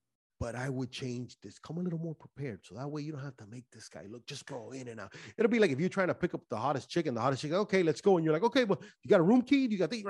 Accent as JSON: {"language": "English", "town": "Miami", "region": "Florida", "country": "United States", "said": "Listen, I'm Cuban from Miami."}